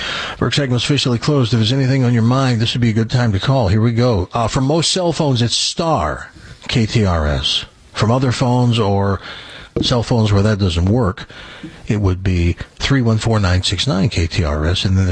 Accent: the South, United States; and a lot of it is because I was raised in the South, is the closest thing to being 10 years old and going to dinner that I can find in this country.

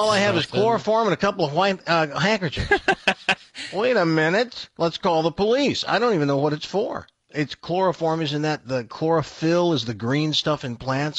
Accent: the South, United States; and I'm from the South, we had ham all the time.

